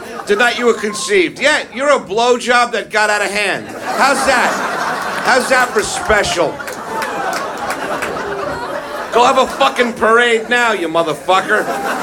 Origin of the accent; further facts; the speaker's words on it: New York, United States; You got to remember, I'm from New York, you understand? We have other people there.